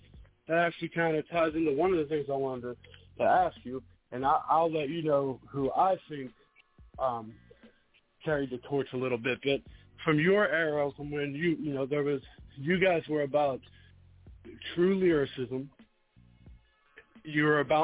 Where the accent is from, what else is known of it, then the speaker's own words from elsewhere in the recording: East Coast, United States; I'm an East Coast head because I live on the East Coast. I grew up on the East Coast